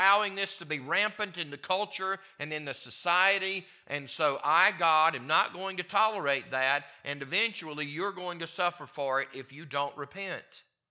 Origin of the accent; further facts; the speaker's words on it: Mississippi, United States; born there; I was born in Mississippi in the Deep South in the Bible Belt, and my dad was a deacon, and my mom was a Sunday school teacher, and we're Baptists